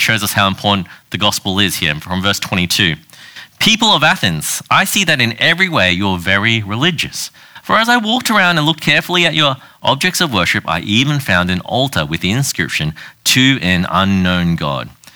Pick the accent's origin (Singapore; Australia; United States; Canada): Australia; I'm an Australian. I was born in Australia, grew up in Australia. I know the Australian culture.